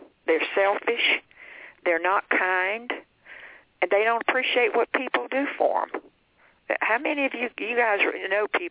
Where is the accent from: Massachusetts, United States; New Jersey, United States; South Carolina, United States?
South Carolina, United States; Florence; I'm from Florence, South Carolina, so if any of you guys listening are from Florence, I went to Emmanuel Baptist Church as a teenager, a young girl